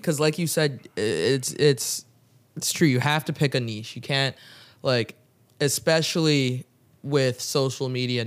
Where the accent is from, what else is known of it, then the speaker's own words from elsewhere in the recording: Toronto, Ontario, Canada; Growing up in Ontario, growing up in Toronto, like NBA, that's what I wanted to do.